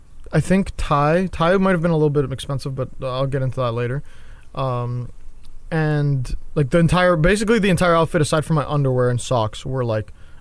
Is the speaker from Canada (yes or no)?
yes; Canada; So, being Canadian, everyone who goes to America, they're like, oh my God, I got